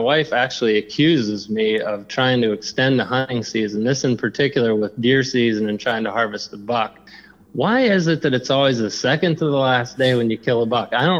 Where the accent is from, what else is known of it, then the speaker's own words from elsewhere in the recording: Pennsylvania, United States; was recruited back in my home state of Pennsylvania to work for the Pennsylvania Game Commission